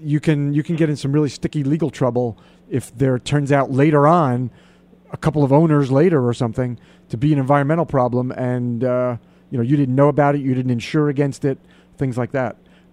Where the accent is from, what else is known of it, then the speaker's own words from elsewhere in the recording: New Jersey, United States; Yeah, I was born in Jersey and I was raised there